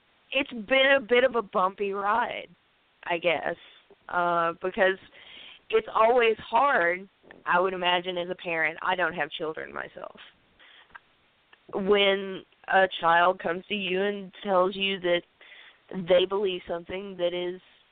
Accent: Tennessee, United States; It wasn't until we moved from East Tennessee to West Tennessee to Memphis when my father got another position that I really actually started to question things.

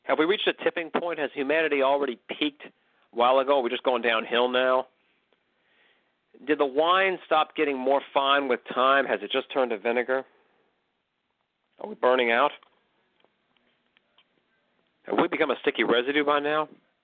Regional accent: McKinleyville, California, United States; was living in my hometown of McKinleyville, California. I've been living there my whole life.

